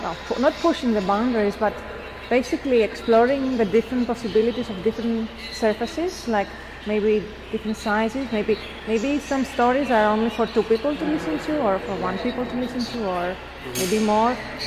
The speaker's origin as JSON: {"language": "English", "country": "Greece", "said": "I'm from Greece, by the way."}